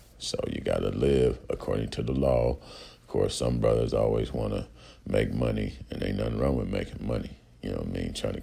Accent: Omaha, Nebraska, United States; I'm from Omaha, Nebraska, North Omaha, okay, where motherfuckers don't play

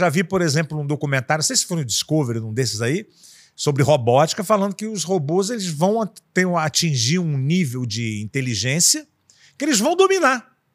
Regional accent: Rio de Janeiro, Brazil; accent: carioca; tem gente que fala assim, ah, você tem muito sotaque carioca.

